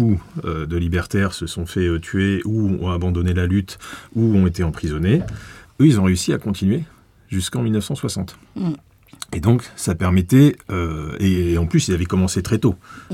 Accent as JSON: {"language": "French", "town": "Barcelona", "region": "Catalonia", "country": "Spain", "tie": "born or raised there", "moved": "yes", "said": "on est arrivé avec mes parents juste après la mort de Franco, en 76. Et mon père était en poste là-bas, et donc j'ai fait la maternelle et le primaire là-bas, et j'ai grandi à Barcelone, en commençant à reparler le catalan"}